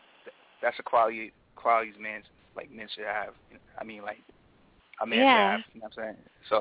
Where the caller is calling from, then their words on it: New York, United States; again, from New York.